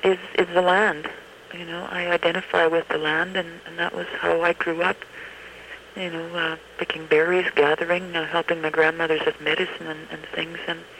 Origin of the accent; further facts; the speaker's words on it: Canada; first language Cree; English is a second language; My first language is Cree, and I speak, as I say, I speak Cree fluently.